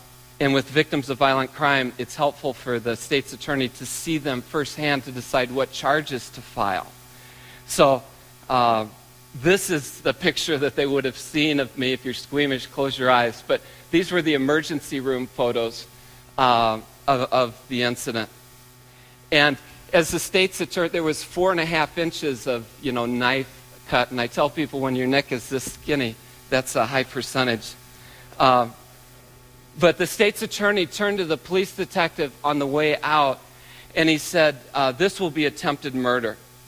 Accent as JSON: {"language": "English", "region": "Iowa", "country": "United States", "said": "I am from Iowa, so I know a couple wrestling moves."}